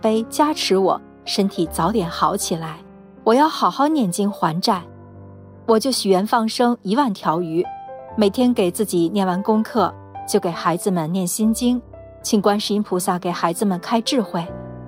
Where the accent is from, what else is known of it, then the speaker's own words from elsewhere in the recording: Sichuan, China; now in Jiangsu, China; 我是四川人，在江苏打工。